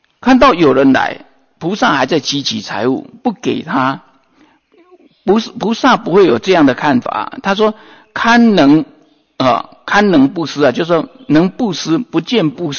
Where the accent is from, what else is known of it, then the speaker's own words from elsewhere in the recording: Taiwan; 我们台湾人很穷，有穷人，那台湾的穷人都还没渡完